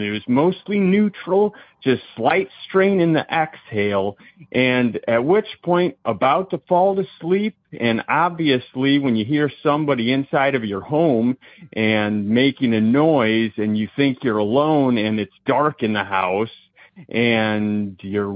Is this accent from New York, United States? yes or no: no; Indiana, United States; I'm from Indiana.